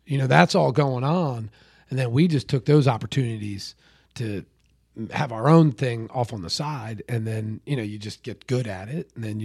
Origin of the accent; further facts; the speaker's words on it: Towson, Maryland, United States; I grew up in the Baltimore area. Towson is the neighborhood. Okay. Which is a lacrosse neighborhood, kind of.